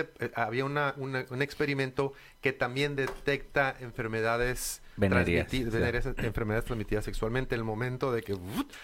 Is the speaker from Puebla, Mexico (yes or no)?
no; Mexico City, Mexico; Soy defeño, vivo en el Distrito Federal. No quieren usar Distrito Federal, ya es Ciudad de México.